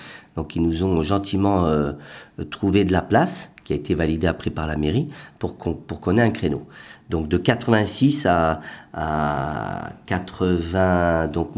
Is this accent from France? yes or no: yes; Paris, Île-de-France, France; Je viens de Paris, donc grandi dans les cités, dans ces époques où il y avait tous ces jeunes là qui se cherchaient, et on a tous grandi au milieu de la drogue et compagnie là.